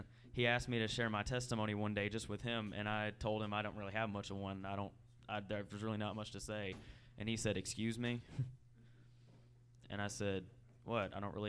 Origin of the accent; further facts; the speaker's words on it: United States; I'm from Anderson County.